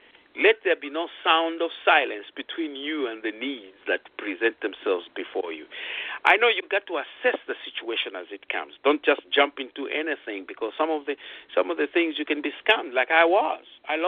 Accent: Tulsa, Oklahoma, United States; I had so much of thousands of dollars when I came from Tulsa, Oklahoma

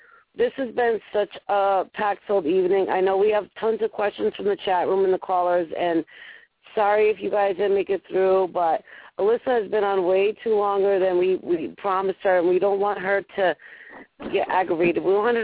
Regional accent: Rhode Island, United States; I'm from Rhode Island. And I speak the way I speak.

